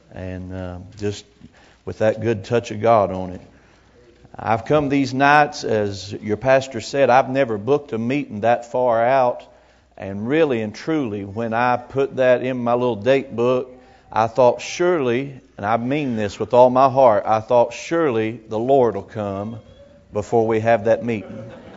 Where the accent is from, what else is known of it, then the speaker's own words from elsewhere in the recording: Tennessee, United States; And I am from East Tennessee.